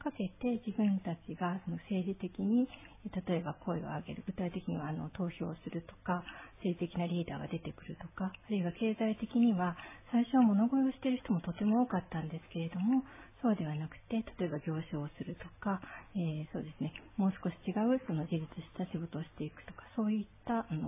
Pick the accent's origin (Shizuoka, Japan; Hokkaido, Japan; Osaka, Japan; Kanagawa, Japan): Kanagawa, Japan; also born or lived in Fukushima; 父の仕事の関係で福島県に5歳までおりまして、はい、さらに神奈川県に移動しまして、はい、ずっと神奈川で育ちました。